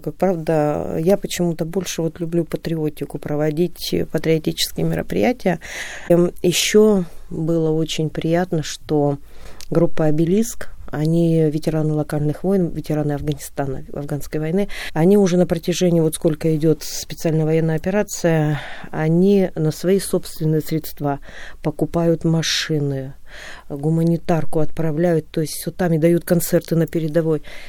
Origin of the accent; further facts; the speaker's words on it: Komi Republic, Russia; moved away; Я уроженка республики Коми. 7 лет назад я сюда переехала, и фестиваль зародился на земле Коми.